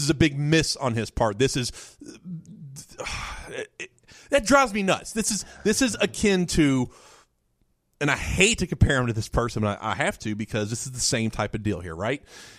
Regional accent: Indiana, United States; Yes. I grew up in Jefferson County all my life.

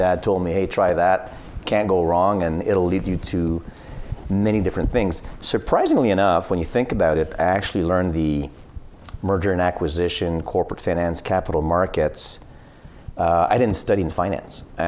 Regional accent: Quebec City, Quebec, Canada; So I'm originally from Quebec City and I was born there.

